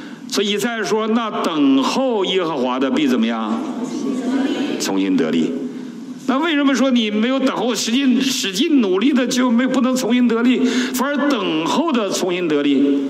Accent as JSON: {"language": "Chinese", "region": "Heilongjiang", "country": "China", "tie": "born or raised there", "said": "你回到中国，回到我的老家黑龙江省万桂县，可能已经面目全非"}